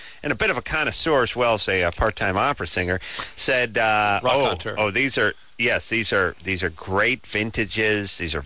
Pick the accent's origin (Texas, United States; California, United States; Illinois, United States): California, United States; North Hollywood; From my hometown in North Hollywood